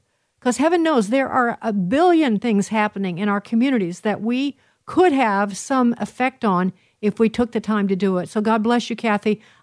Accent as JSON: {"language": "English", "country": "United States", "tie": "born or raised there", "said": "I was raised in White County."}